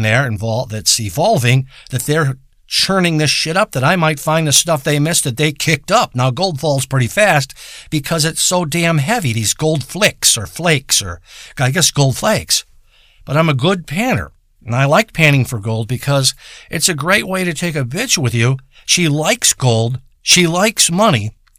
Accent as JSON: {"language": "English", "town": "Detroit", "region": "Michigan", "country": "United States", "tie": "born or raised there", "said": "I've been in Michigan most of my life. I was born in Detroit. I lived in the area called, what's that district called? I lived there and in Detroit."}